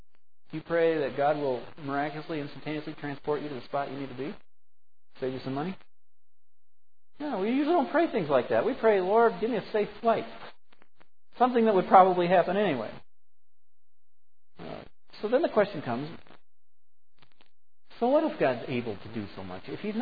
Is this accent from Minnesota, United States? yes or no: no; Boulder, Colorado, United States; I grew up in Boulder. I'd walk up Darley Street, which goes west.